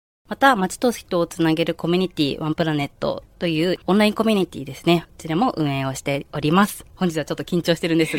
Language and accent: Japanese; Kanagawa, Japan; やっぱり神奈川って地元のことが大好きな方っていうのが非常に多いなと感じておりまして、まあ私自身も含めてなんですけれども、